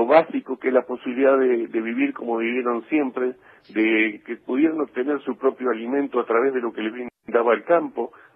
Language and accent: Spanish; Argentina; lo único que importa es que somos argentinos